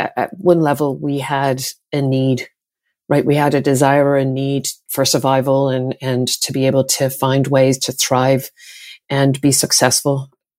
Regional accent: Greystones, County Wicklow, Ireland; also born or lived in Castlebar; growing up in Greystones, Castlebar, and then in Greystones, surrounded by amazing people

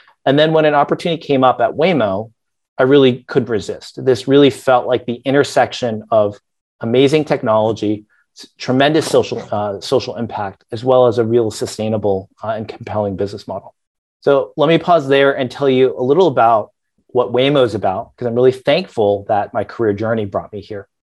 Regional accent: Boston, Massachusetts, United States; born there; I was born in Boston and I went to Stanford undergrad, studying both computer science and economics

